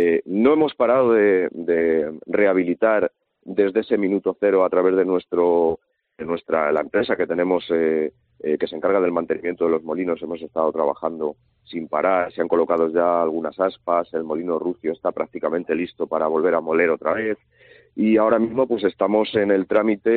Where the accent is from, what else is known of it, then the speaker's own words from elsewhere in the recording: Consuegra, Castilla-La Mancha, Spain; ¿qué les voy a decir yo de mi pueblo? Que yo soy un enamorado de Consuegra, pero es cierto que Consuegra, dentro de Toledo, dentro de Castilla-La Mancha y dentro de España